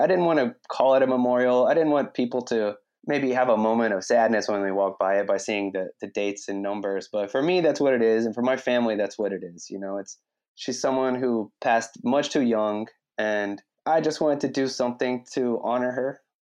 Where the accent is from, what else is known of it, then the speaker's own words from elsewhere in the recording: Decatur, Georgia, United States; It's because it's where I'm from. And when I was growing up in Decatur, just being an artist it didn't seem like a realistic avenue as a profession.